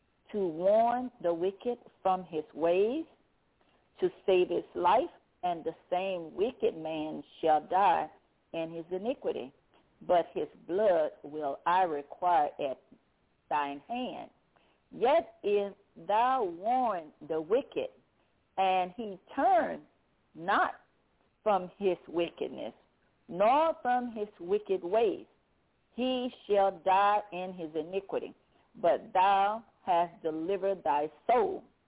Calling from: Baton Rouge, Louisiana, United States; I'm calling from Baton Rouge, Louisiana.

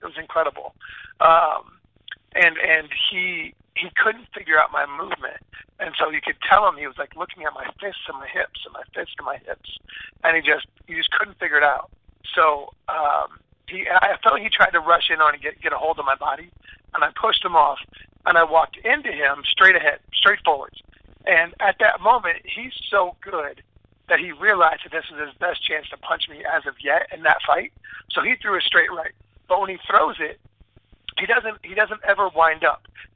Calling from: West Palm Beach, Florida, United States; I was calling from South Florida in West Palm Beach, Florida.

